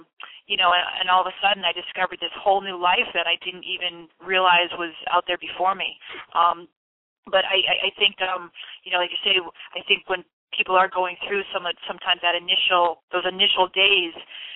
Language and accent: English; Connecticut, United States; born and raised in Connecticut all my life, so, you know, it's that quote-unquote New England tradition